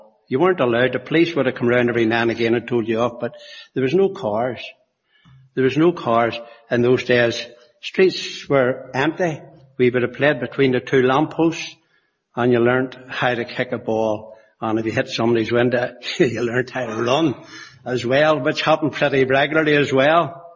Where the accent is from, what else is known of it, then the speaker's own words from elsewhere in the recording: Belfast, Northern Ireland, United Kingdom; born there; I was born in 1942 in Montreal Street in Belfast.